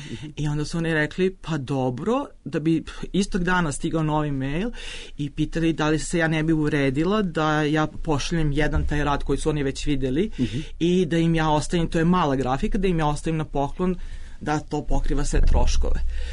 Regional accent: Serbia; naravno ja sam bila jedina iz Srbije.

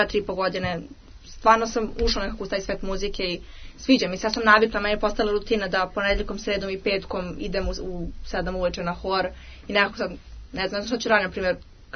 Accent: Belgrade, Serbia; Pa ja sam iz Mirjeva.

